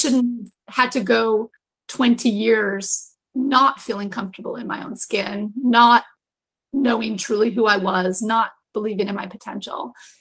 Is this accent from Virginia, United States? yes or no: yes; Virginia, United States; also born or lived in Vancouver, Canada; even though I was born in Canada, I think I mentioned before that I was born in Vancouver, Canada, my parents split up and my mother married an American. And I actually ended up in Northern Virginia. As a high school student in Northern Virginia